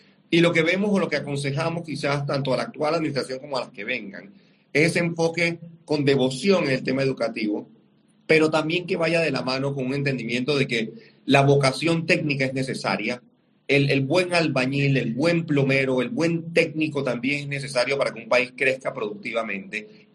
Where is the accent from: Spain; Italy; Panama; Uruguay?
Panama; que tenemos que enfrentar como panameños, no con modelos copiados.